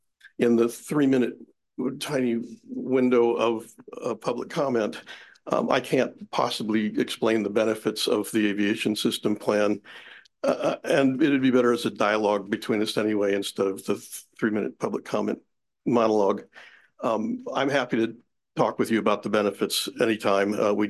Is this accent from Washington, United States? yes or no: yes; Oak Harbor, Washington, United States; from Oak Harbor.